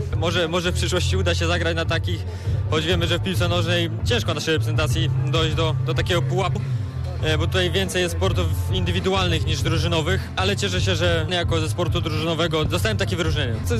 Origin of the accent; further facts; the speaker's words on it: Silesian Voivodeship, Poland; chociaż akurat nie jestem z Wielkopolski, tylko ze Śląska i nie pochodzę z tego regionu